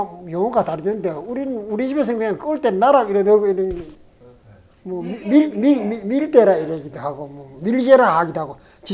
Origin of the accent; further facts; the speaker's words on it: Uljin, North Gyeongsang, South Korea; 저 우리 내가 지금 울진 사람들 사용하는 말을 합니다.